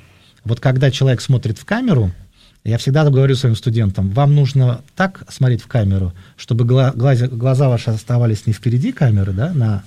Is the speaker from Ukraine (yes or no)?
yes; Dnipro, Dnipropetrovsk Oblast, Ukraine; moved away as an adult; now in Moscow, Russia; так получилось, что я уехал в Москву, ну, я просто начал ощущать, что все, что можно в родном городе, я сделал.